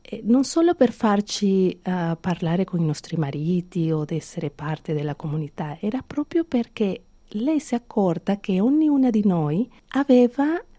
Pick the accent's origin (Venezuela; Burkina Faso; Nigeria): Venezuela; Caracas, Capital District; Ah, io sono nata a Caracas.